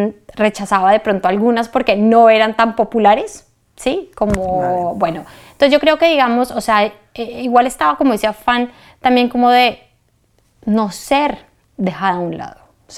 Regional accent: Bogotá, Colombia; born there; En Bogotá, en Colombia.

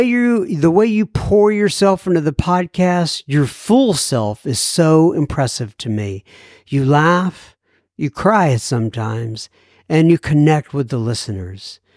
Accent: Hollywood, California, United States; now in Bakersfield, United States; I live in Bakersfield since May 2020 when I got a mortgage. I grew up in Hollywood, and I jumped around in different parts of Los Angeles.

